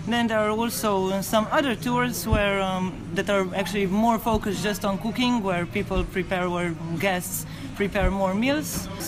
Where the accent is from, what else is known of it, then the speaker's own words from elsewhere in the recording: Ljubljana, Slovenia; English is a second language; Yes, I'm from Ljubljana, the capital